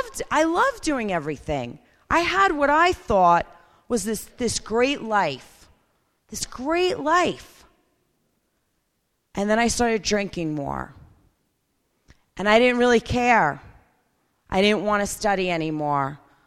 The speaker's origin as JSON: {"language": "English", "town": "Seaford", "region": "New York", "country": "United States", "tie": "born or raised there", "said": "I grew up in Seaford on Long Island"}